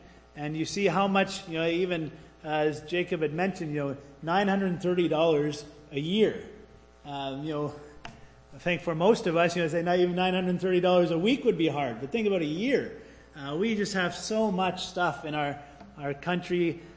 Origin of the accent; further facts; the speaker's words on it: Renfrew, Ontario, Canada; She was from there. I'm from Renfrew.